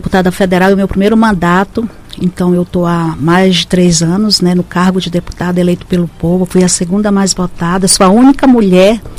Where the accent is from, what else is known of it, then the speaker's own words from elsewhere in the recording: Roraima, Brazil; Que somos nós aqui de Roraima.